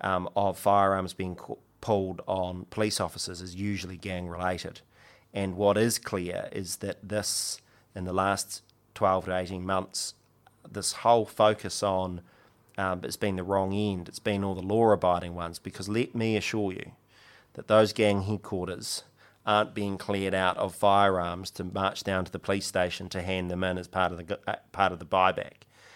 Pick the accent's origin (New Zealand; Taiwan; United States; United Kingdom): New Zealand; because as a New Zealander, I feel a heck of a lot safer